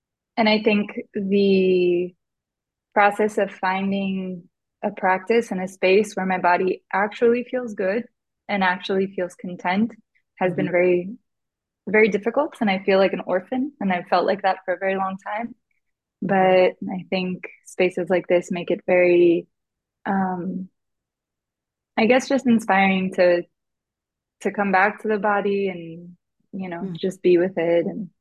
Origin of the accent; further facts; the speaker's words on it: United States; now in Brazil; I grew up in the United States, but my family is Brazilian. I've lived in Brazil for the last 10 years.